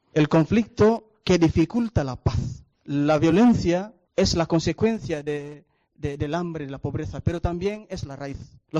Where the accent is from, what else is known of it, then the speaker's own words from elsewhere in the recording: Indonesia; Yo vengo de Indonesia, de un país lejano, de un país con la mayor población musulmana del mundo